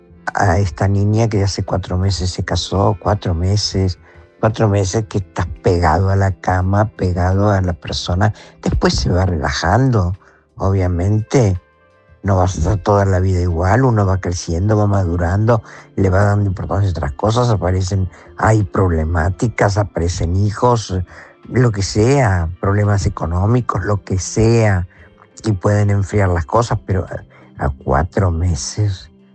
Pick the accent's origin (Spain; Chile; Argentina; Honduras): Argentina; yo les hablo, soy argentina, soy profesional